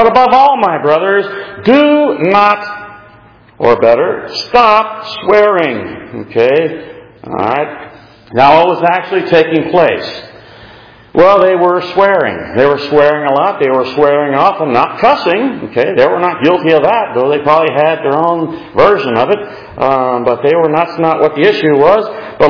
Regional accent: San Antonio, Texas, United States; I grew up in San Antonio.

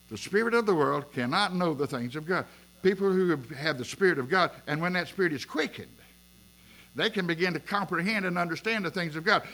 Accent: England, United Kingdom; I don't do Greek. I'm English.

